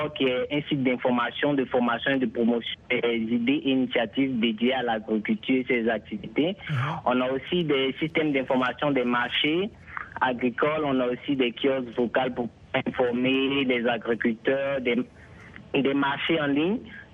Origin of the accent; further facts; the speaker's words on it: Côte d’Ivoire; chez nous, en Côte d'Ivoire, nous avons des jeunes entrepreneurs